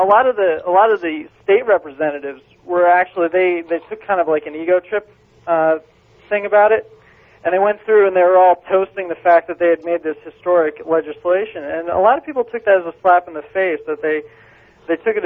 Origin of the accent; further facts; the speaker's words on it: Vermont, United States; I'm actually from Vermont.